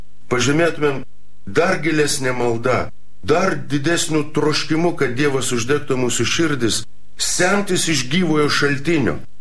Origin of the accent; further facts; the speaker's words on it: Samogitia, Lithuania; aš džiaugiuosi, būdamas žemaičiu ir būdamas krikščioniu ir kad priklausau Romos katalikų bažnyčiai.